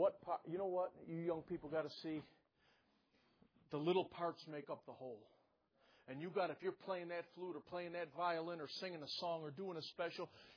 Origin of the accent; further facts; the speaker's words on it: Mississippi, United States; And I came from South Mississippi, Dad.